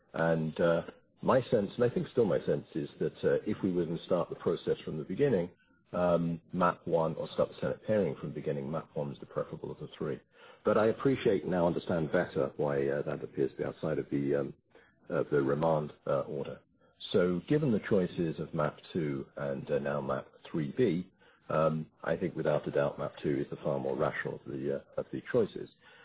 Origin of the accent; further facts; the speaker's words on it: Girdwood, Alaska, United States; I'm from Girdwood. I also sit on the Girdwood Board of Supervisors, which I've done for the last 5 years.